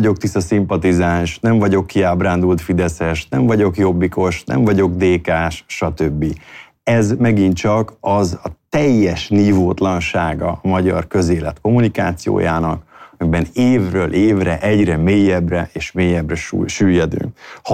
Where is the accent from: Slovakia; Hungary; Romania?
Hungary; én is magyar vagyok, ennek biztos, hogy én is részese vagyok